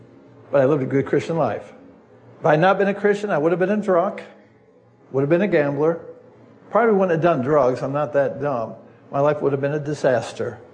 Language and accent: English; United States; I said, well, yeah, I'm an American.